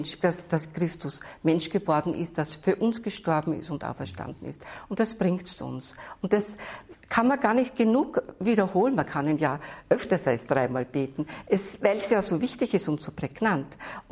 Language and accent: German; Vienna, Austria; ich bin Wienerin, deshalb weiß ich das auch genau